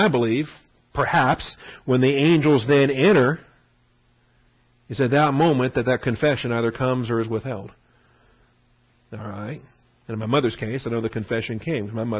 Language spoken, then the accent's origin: English; Washington, United States; And I grew up in Washington, and so we mocked Oregon all the time.